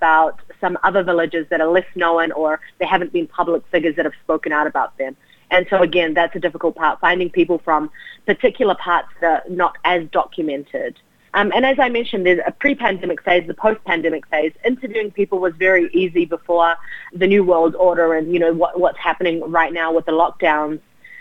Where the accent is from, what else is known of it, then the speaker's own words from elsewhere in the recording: New Zealand; also born or lived in United States; Myself, I'm from New Zealand, but obviously Kurdish background, and I studied in the US.